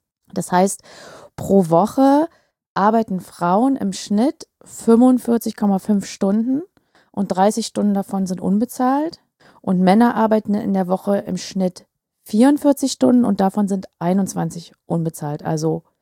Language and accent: German; East Germany, Germany; born there; Also ich bin in der DDR geboren, das heißt, ne, um das vielleicht auch ein bisschen zu lokalisieren, vielleicht war es nicht überall in Deutschland so.